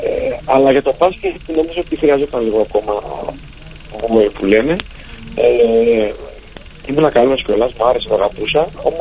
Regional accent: Thessaloniki, Central Macedonia, Greece; Γιατί είμαι Θεσσαλονικιός, ξέρεις.

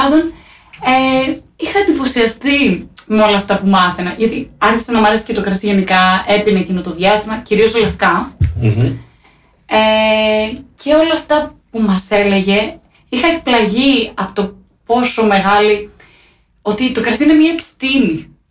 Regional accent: Glykovrysi, Peloponnese, Greece; Εγώ μεγάλωσα στη Λακωνία, όπως ανέφερα πριν, στη Κλυκόβρη της Λακωνίας

